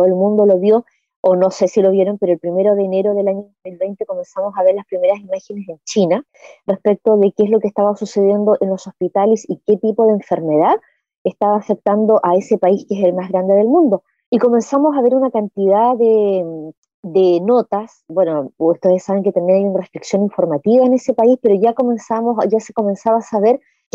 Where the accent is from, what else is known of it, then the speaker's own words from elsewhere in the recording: Ancud, Los Lagos, Chile; yo vivo en Chiloé, soy de Chiloé, vivo en Ancud